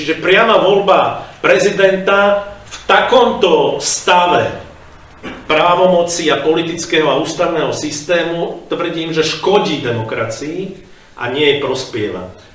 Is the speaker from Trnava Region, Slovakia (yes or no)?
yes; Galanta, Trnava Region, Slovakia; Ja som z Galanty